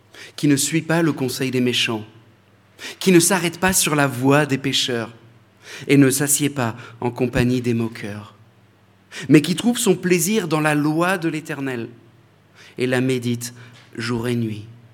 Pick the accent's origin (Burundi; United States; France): France; en tant que Français, moi je suis content, je pense que ça s'entend à ma voix